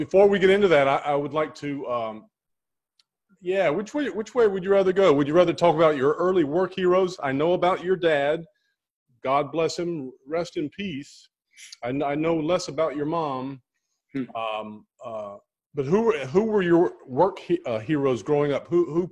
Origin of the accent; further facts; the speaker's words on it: Winston-Salem, North Carolina, United States; Born and raised in Winston-Salem, as was I.